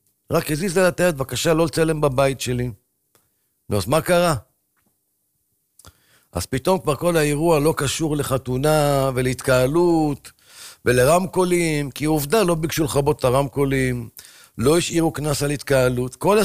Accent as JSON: {"language": "Hebrew", "region": "Jerusalem District", "country": "Israel", "tie": "born or raised there", "said": "אני גדלתי בשכונה, שכונת שמואל הנביא, של פעם, לא של היום."}